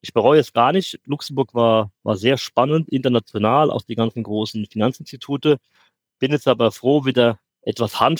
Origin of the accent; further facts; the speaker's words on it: Kaiserslautern, Rhineland-Palatinate, Germany; Ich bin aufgewachsen in Kaiserslautern.